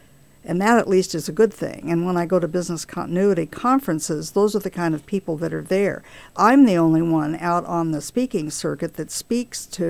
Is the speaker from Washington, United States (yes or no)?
no; California, United States; And if I were scared, and I'm a Californian and been through this, I could only imagine how other people felt